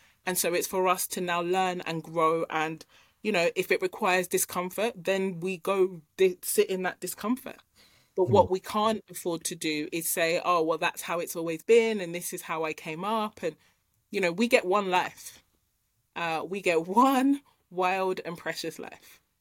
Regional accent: Nigeria; I'm a Nigerian girl.

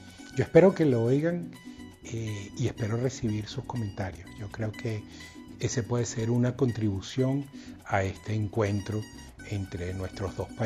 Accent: Venezuela; me impresiona el modo como los venezolanos desconocemos las arepas colombianas

